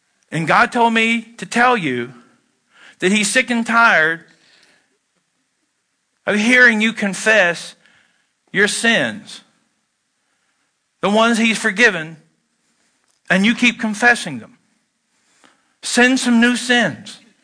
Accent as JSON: {"language": "English", "region": "Wisconsin", "country": "United States", "said": "I'm from Barron County, so that's how we roll."}